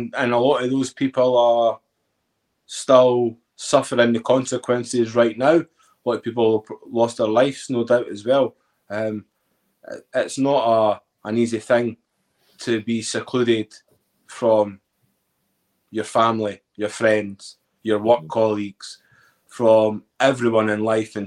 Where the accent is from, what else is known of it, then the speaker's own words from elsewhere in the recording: Edinburgh, Scotland, United Kingdom; accent: Scottish; Yeah, so I'm from Edinburgh. You can probably tell by the Scottish accent.